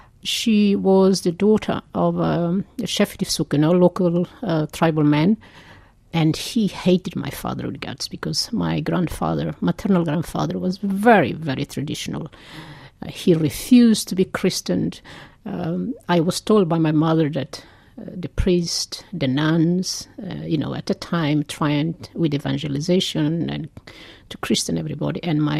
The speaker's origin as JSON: {"language": "English", "country": "Australia", "said": "You know, I'm Australian, I'm okay."}